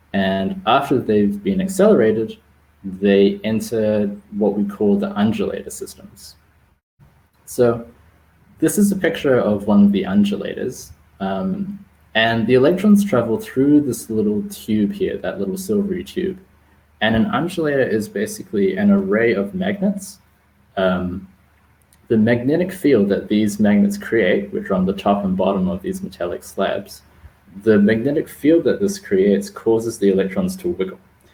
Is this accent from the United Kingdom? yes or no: no; New Zealand; I am originally from New Zealand.